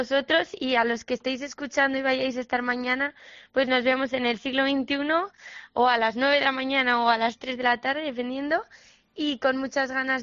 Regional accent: Aragon, Spain; Yo encantadísima de además poder hacerlo en mi tierra, en Aragón

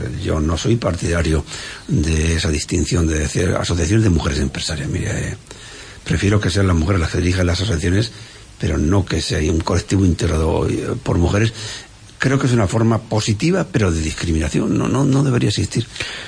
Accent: Spain; los propios que somos de aquí de España

